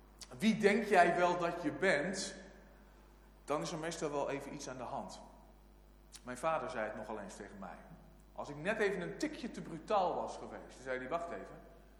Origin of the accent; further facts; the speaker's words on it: Emmen, Drenthe, Netherlands; in Emmen, waar ik opgegroeid ben, als medewerker mocht meehelpen. Ik was een jaar of 13, 14.